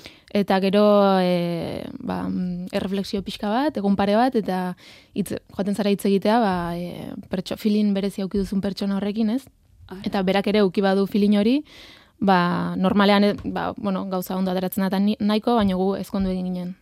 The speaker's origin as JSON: {"language": "Basque", "town": "Arbizu", "region": "Navarre", "country": "Spain", "said": "ni Arbizukoa naiz, eta Arbizun gazte asko daude musikan ibiltzen direnak"}